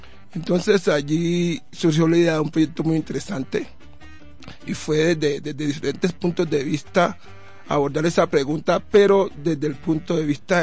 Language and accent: Spanish; Buenaventura, Valle del Cauca, Colombia; also born or lived in Cali; now in Pasto, Colombia; yo soy de Buenaventura, viví mucho tiempo en Cali, ya tengo familiares, pero también tengo familiares en Tumaco.